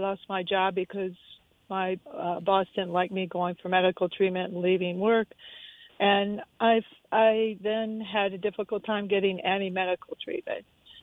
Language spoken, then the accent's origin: English; Orlando, Florida, United States; I'm from the Orlando area.